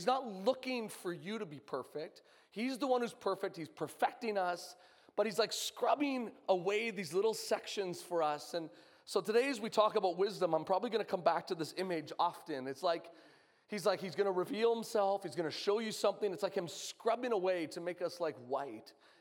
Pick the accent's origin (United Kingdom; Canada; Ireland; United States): Canada; I'm from Canada.